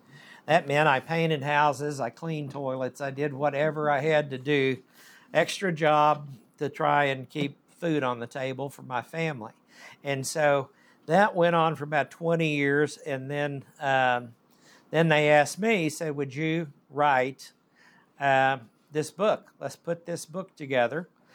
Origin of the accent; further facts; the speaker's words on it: Oklahoma, United States; I was born and raised in Oklahoma. We have phrases like, that dog won't hunt